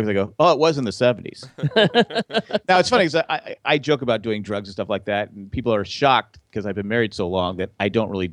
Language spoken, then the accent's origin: English; San Diego, California, United States; I go, No, I'm from San Diego.